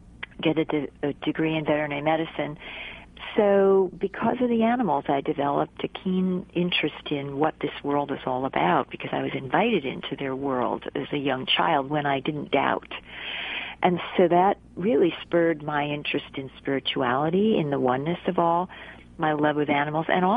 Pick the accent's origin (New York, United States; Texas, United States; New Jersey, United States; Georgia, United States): New Jersey, United States; ever since I was a young girl, I was connected to animals out in you know, the neighborhood where I grew up in New Jersey.